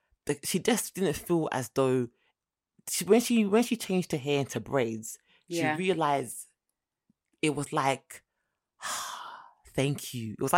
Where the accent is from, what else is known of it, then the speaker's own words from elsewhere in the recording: Jamaica; As a Jamaican myself, I just thought, you know what?